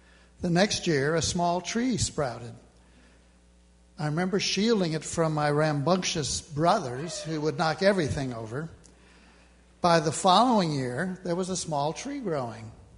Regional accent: California, United States; This is a story from when I was 5 years old growing up in California.

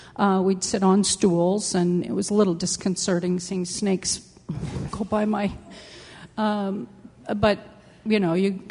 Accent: United States; One thing that was very, very difficult for me as an American teenager was I was expected to bow and kiss the hands of anyone that was older than me.

